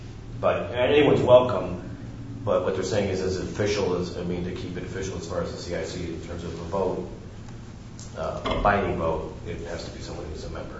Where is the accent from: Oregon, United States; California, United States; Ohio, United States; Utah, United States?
Ohio, United States; Hudson; I'm from Hudson, but Hudson, I'm not representing Hudson.